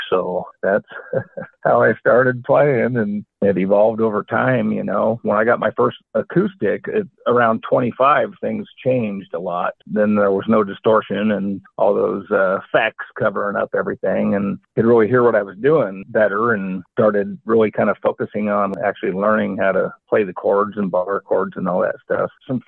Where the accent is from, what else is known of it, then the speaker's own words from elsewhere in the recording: Roseburg, Oregon, United States; also born or lived in Eugene; Okay, yeah, I was born in Eugene, Oregon. We moved around a lot. By the age of 10, we were in Roseburg, and that's where I grew up and went to high school.